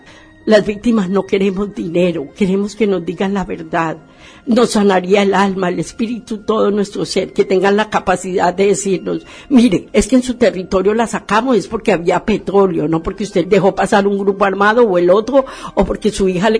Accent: Colombia; lo que ha generado la guerra en los países, en este caso en mi país, Colombia.

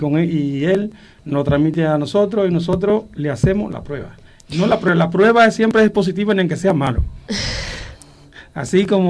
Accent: Dominican Republic; vamos a decirte que somos solamente los dominicanos

